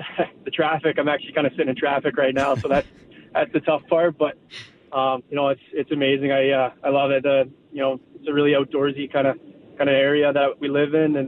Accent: Stratford, Ontario, Canada; I did play lacrosse a little bit growing up in Stratford, and a little bit of soccer as well.

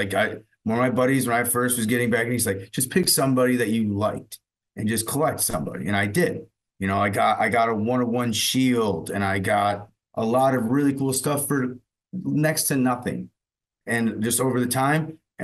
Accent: Miami, Florida, United States; But I grew up in Miami. So I went to games when I was a kid

